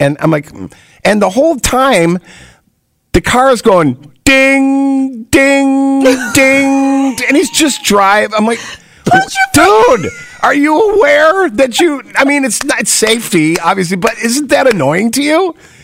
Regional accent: Leicester, New York, United States; From my hometown of Leicester, New York. Have you ever heard of Leicester, New York? It's between Geneseo and Perry. It's a tiny little town, a beautiful old historic town. I grew up in this house that was built in 1814.

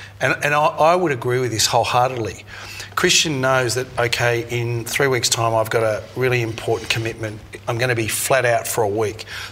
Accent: New Zealand; now in Australia; I love Australia. I'm a Kiwi of it, but I've lived here most of my life.

